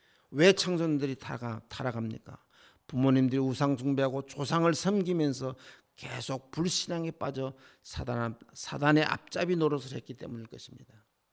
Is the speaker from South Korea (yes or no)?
yes; South Korea; now in United States; 우리는 미국에 살지만 우리는 한국 사람들입니다. 우리 아이들도 한국 사람입니다.